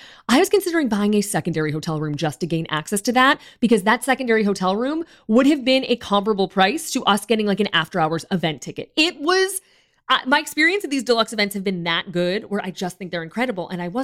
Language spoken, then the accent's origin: English; West Coast, United States; we're not using that because we're from the West Coast.